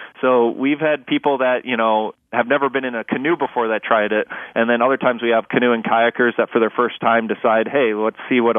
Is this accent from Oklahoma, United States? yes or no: no; Milwaukee, Wisconsin, United States; And so when I was growing up in Milwaukee, there was a club that was relatively small at the time